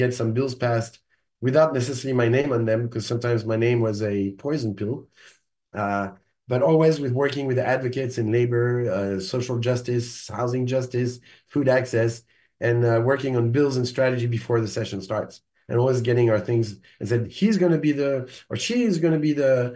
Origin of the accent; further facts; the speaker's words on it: France; Even though I grew up in France and eating everybody and every parts of everybody.